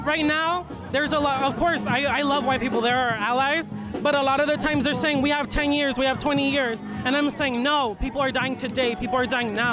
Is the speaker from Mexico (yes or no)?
yes; Badiraguato, Sinaloa, Mexico; now in Los Angeles, United States; I'm from Mexico. I'm from a little town called Badiraguato. I'm 16 years old